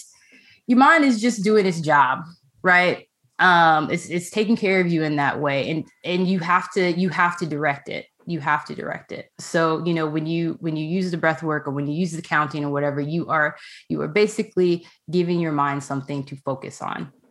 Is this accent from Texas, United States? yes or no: yes; Texas, United States; now in California, United States; I'm from Texas and I live in California.